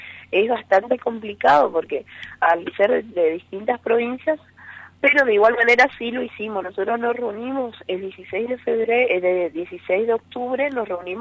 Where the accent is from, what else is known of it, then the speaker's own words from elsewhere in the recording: Misiones, Argentina; yo soy de Misiones, me quiero matricular en Misiones